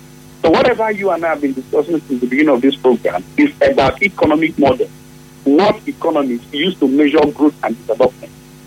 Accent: Nigeria; because one thing that we Nigerians, I am a Nigerian just as you are, there's one mistake we make only

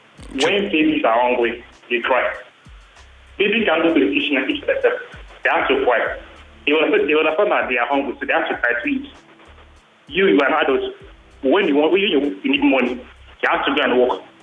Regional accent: Ghana; from Ghana.

